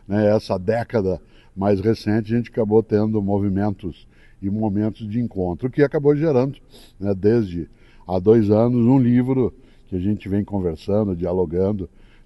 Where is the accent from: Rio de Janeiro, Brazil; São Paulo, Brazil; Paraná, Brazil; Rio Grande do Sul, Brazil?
Paraná, Brazil; eu sou paranaense, né, eu brinquei com ele, nós somos VIPs, eu vindo do interior do Paraná